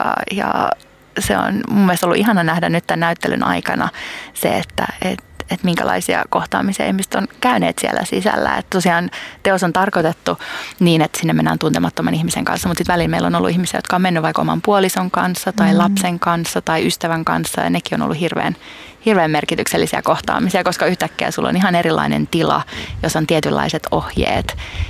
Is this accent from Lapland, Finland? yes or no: no; Kotka, Kymenlaakso, Finland; olen Kotkasta kotoisin ja itse Kymenlaaksosta